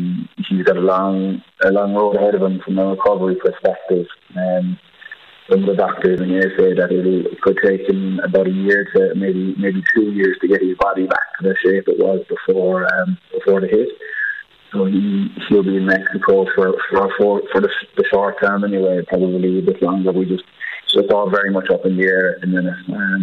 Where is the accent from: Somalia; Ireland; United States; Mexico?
Ireland; Ballyduff, Munster; my parents were watching it from home in Ballyduff